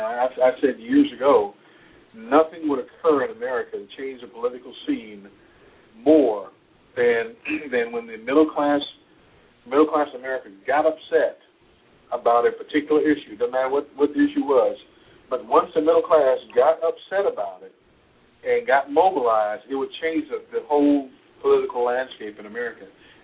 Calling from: Darlington, South Carolina, United States; I'm in Darlington, South Carolina.

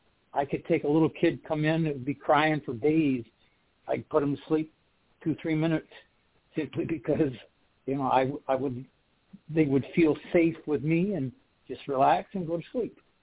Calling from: Michigan, United States; Peninsula of Michigan.

